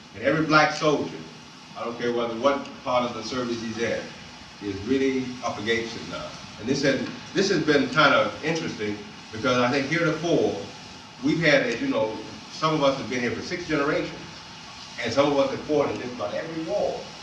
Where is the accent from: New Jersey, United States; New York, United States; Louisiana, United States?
Louisiana, United States; and I grew up in Louisiana, I know something about these laws.